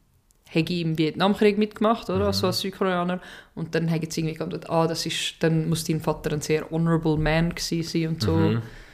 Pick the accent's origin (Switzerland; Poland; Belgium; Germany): Switzerland; also für mich als Schweizer ist es sowieso immer schwer, so etwas nachzuvollziehen, weil wir nicht wirklich in Kriegen dabei waren.